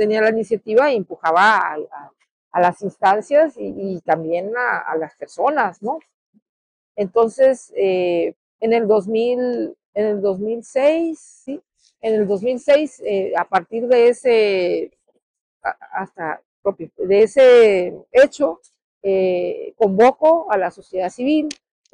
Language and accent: Spanish; Tijuana, Baja California, Mexico; ahorita los que somos de Tijuana somos una especie rara.